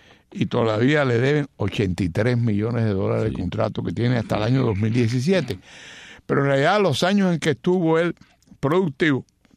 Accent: Cuba; moved away; cada vez somos más cubanos, eso sí, eso sí. Yo creo que soy más cubano cuando salí de Cuba hace tantos años.

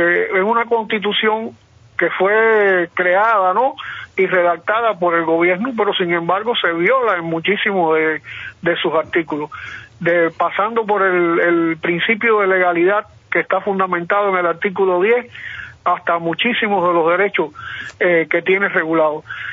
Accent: Cuba; como abogado y como ciudadano cubano

